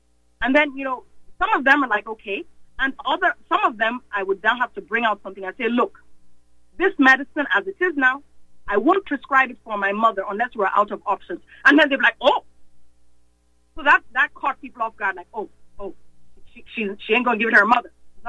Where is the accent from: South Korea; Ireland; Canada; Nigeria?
Nigeria; also born or lived in England; now in United States; When I came to the U.S., because I grew up in Nigeria, I was born in England, I grew up in Nigeria. When I came to the U.S.